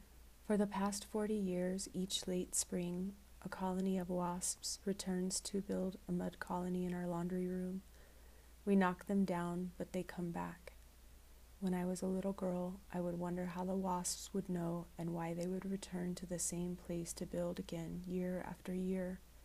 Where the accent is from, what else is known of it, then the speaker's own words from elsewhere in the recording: Inglewood, California, United States; born there; I was born in Inglewood to biracial parents. My father is Chimwavy and my mother is a California girl.